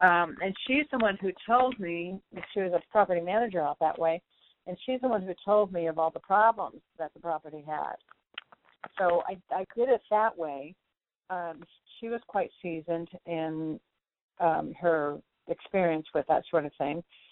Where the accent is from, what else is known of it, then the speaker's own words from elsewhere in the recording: California, United States; I'm the one from California, not Texas.